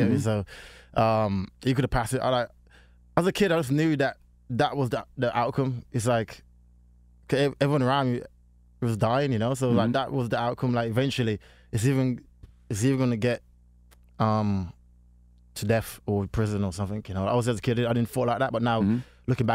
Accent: Jamaica; Because Like growing up, like in Jamaica, my dad was like the leader of the gang where I grew up. In, like, I was born into in Jamaica

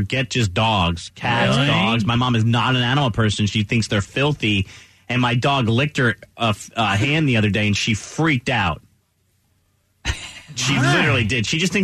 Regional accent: New Jersey, United States; now in Little Rock, United States; I mean, I just moved from New Jersey to Little Rock, Arkansas. And kids my age where I grew up in New Jersey weren't having children.

